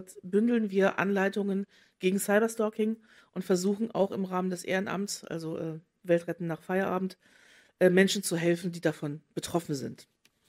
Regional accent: Hamburg, Germany; ich habe meine Kindheit und Jugend in der Hamburger öffentlichen Bücherhalle verbracht.

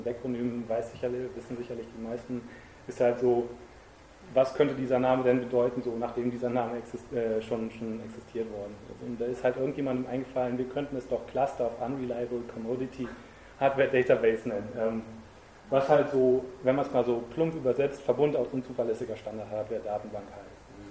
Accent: Stuttgart, Baden-Württemberg, Germany; Ich komme hier aus Stuttgart

